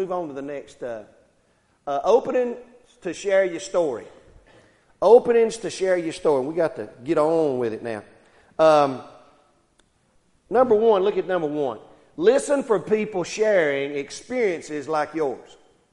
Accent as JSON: {"language": "English", "town": "Jonesville", "country": "United States", "tie": "born or raised there", "said": "I grew up in Jonesville. I went to Jonesville School. I went to church a lot close to where we lived at."}